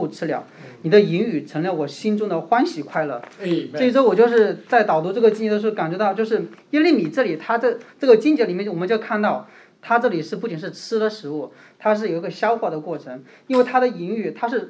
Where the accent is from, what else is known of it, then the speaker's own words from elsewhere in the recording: China; 觉得我们中国人对吃是非常的讲究的